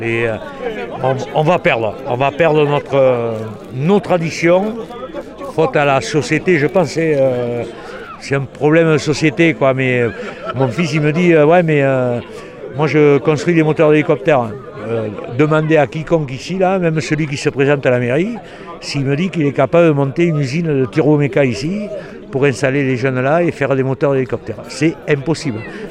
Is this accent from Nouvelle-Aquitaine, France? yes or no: yes; Nouvelle-Aquitaine, France; On est des Landais, donc à partir de là, notre terre nous offre tous nos plaisirs, à savoir la chasse, la pêche, la fête, l'océan à 8 km.